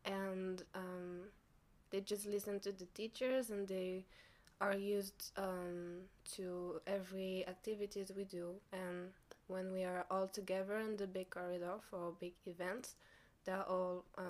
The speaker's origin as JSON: {"language": "English", "country": "France", "lives_now": "Warsaw, Poland", "said": "I'm 18 years old, I am from France, and I just graduated from high school, and now I'm working in a special kindergarten in Warsaw."}